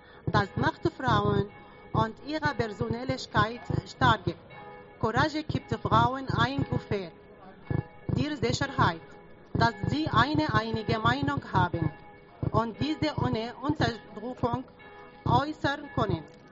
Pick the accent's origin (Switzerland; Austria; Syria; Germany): Syria; Ich komme aus Syrien.